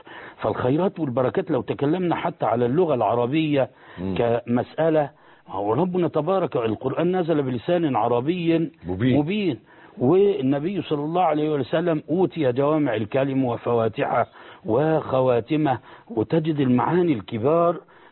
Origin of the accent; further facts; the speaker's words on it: Egypt; بل عندنا في مصر أحيانا